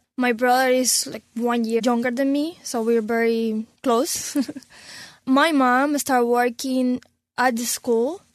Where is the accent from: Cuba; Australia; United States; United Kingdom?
Cuba; Havana; No, because I'm from Havana.